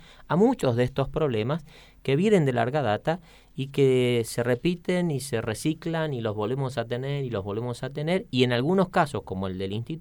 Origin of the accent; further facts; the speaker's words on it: Neuquén, Argentina; el gran potencial de los neuquinos somos los neuquinos. La solución a los problemas de Neuquén somos los neuquinos.